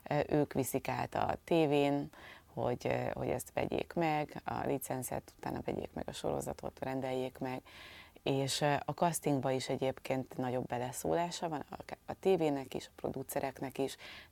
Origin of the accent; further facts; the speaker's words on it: Szentendre, Pest, Hungary; igazából Szentendrén játszódik egyébként a történet, és én ott nőttem fel, mert nekem a nagymamám szerb volt, és ott volt egy nyaralunk